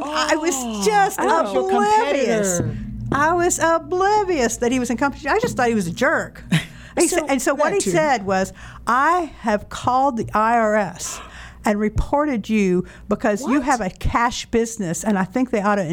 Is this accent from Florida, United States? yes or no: yes; Florida, United States; moved away as an adult; now in Asheville, United States; So I have lived most of my adult life in North Carolina, but I grew up in Florida.